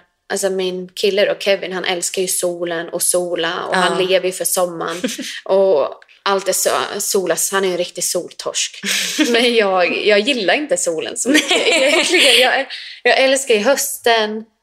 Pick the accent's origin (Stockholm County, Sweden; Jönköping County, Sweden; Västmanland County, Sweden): Jönköping County, Sweden; Jönköping; Och jag kommer ju från Jönköping.